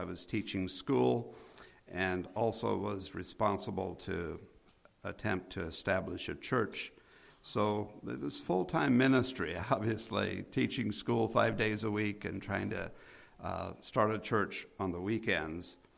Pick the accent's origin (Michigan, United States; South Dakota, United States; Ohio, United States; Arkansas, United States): Ohio, United States; I grew up in Ohio, incidentally.